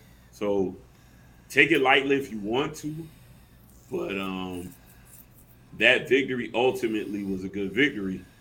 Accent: Savannah, Georgia, United States; I live in Savannah currently. I am from Savannah.

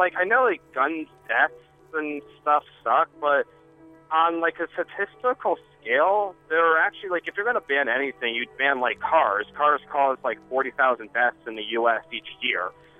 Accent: New Brunswick, New Jersey, United States; I'm from New Brunswick.

